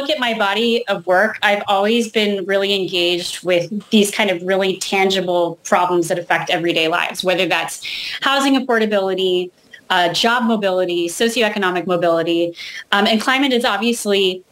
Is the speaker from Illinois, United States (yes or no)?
no; California, United States; I grew up in California, and you know, it's important to note that wildfire is actually a very natural and normal part of the California ecosystem.